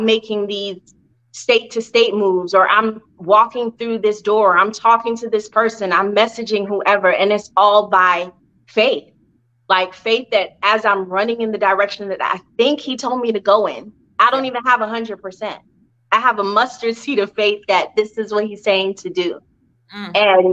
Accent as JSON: {"language": "English", "town": "Miami", "region": "Florida", "country": "United States", "tie": "born or raised there", "also_born_or_lived": "Jamaica / Brooklyn", "said": "I grew up in Miami. So I was born in Jamaica. My family moved us to Brooklyn. Mm-hmm. Common thing, right? We lived there for a few years. And then we moved down to Miami. So that's where I was raised, 305."}